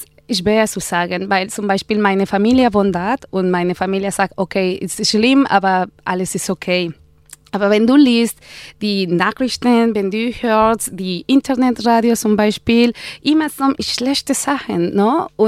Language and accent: German; Oaxaca, Mexico; German is a second language; ich komme aus Mexiko, ich komme aus Süden, ich komme aus Oaxaca.